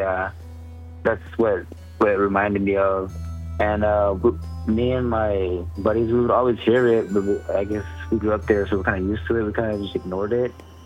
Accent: Seagrave, Texas, United States; it's kind of like a small town I'm from, named Seagrave.

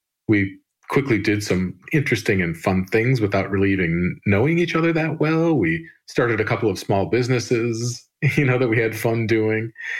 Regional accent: Chicago, Illinois, United States; Basically, I was born and raised here in Chicago.

